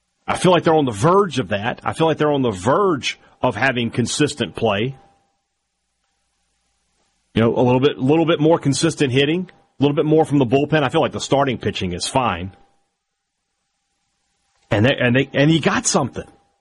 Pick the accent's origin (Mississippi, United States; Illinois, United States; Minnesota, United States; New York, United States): Mississippi, United States; Vicksburg; Love the National Military Park. Really, really cool place in my hometown of Vicksburg.